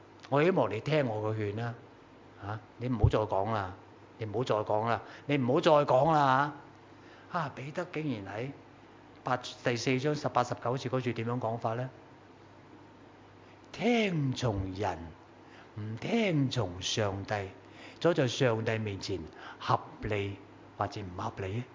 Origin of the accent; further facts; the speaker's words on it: Shanghai, China; Cantonese is a second language; 即係好似我哋上海人講廣東話嘅，梗有帶口音